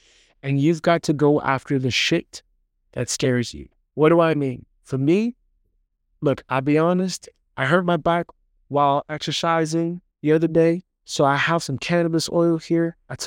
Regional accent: Brooklyn, New York, United States; going to sleep at night with crazy schizophrenic uncles and fucking all this wild shit growing up in Brooklyn.

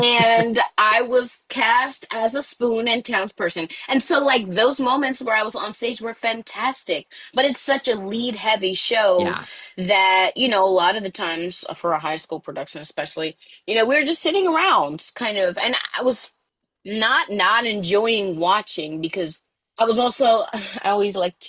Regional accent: New York, United States; also born or lived in Baltimore, Maryland; So I grew up in Long Island. I went to Malvern High School, which is literally had like 350 people total, I believe, while I was there.

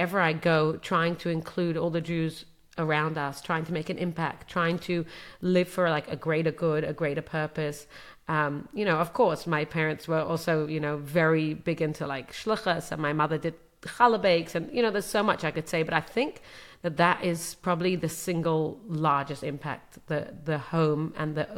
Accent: London, United Kingdom; So I grew up in London, England, as one of 12 children. I'm the 11th child.

